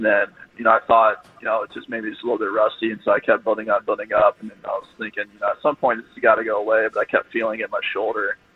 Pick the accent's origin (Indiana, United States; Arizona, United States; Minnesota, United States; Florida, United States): Indiana, United States; Batesville; So I grew up in Batesville, Indiana, which is actually about 45 minutes or so west of Cincinnati.